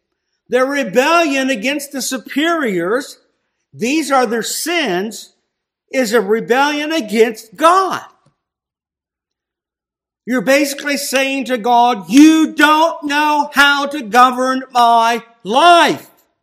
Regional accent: Ohio, United States; I wasn't actually from the hills, I was from Ohio. It's the rolling hills, not mountains.

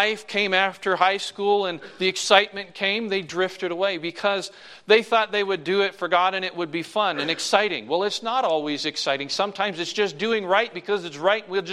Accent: New Brunswick, Canada; I grew up in New Brunswick, Canada, which is above Maine, if you don't know where that is.

